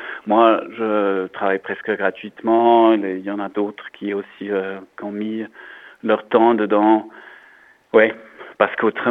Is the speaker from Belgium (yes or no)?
no; German-speaking Switzerland, Switzerland; chez nous, en Suisse alémanique